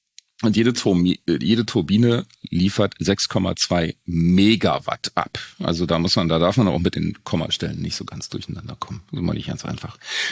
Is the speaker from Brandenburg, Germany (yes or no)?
yes; Rathenow, Brandenburg, Germany; meine Heimatstadt Rathenow verbraucht. In Brandenburg mit 27.000 Menschen